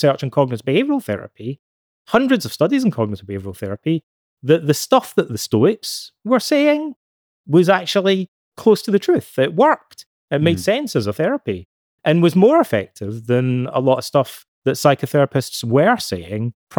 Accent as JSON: {"language": "English", "region": "Scotland", "country": "United Kingdom", "tie": "born or raised there", "said": "When I was a kid and I grew up in Scotland, I was brought up in the Church of Scotland."}